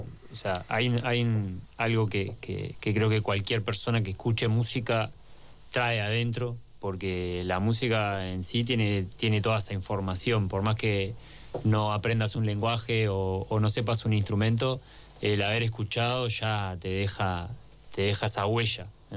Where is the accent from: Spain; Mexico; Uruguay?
Uruguay; Montevideo; somos todos de Montevideo. Tenemos igual familias en el interior.